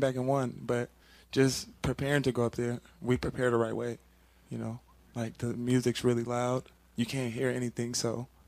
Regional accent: California, United States; Yeah, you know, so, you know, I'm from California. Most people think it's weird that I like the snow, but pretty much California boy that likes the snow, so.

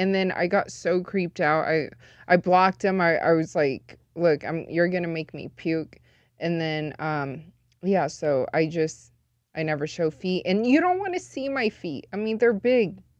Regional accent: Las Vegas, Nevada, United States; Yeah, born and raised in Vegas, but I am full Chinese.

